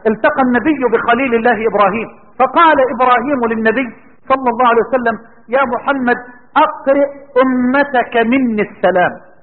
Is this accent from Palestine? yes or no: no; Egypt; اللهم إنا نسألك أن تجعل بلدنا مصر واحة للأمن والأمان